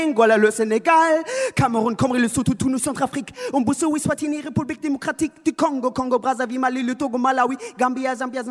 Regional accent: Berlin, Germany; Ich komme aus Berlin, das ist richtig

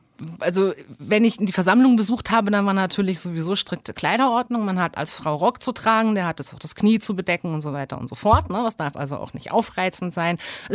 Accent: Bavaria, Germany; Ich bin im stockkonservativen Bayern, in Franken aufgewachsen. Weil meine Eltern haben Berlin verlassen, als es darum ging, eine Familie zu gründen.

